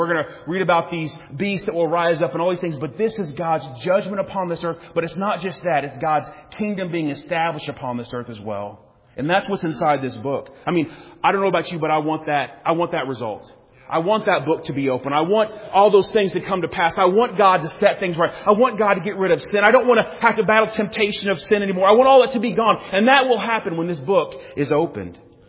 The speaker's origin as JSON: {"language": "English", "country": "United States", "said": "I'm thankful that I'm an American. I wouldn't want to be in any other country in the world today."}